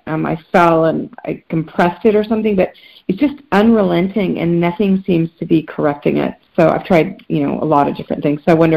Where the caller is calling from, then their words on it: Santa Cruz, California, United States; So I'm calling from Santa Cruz, California.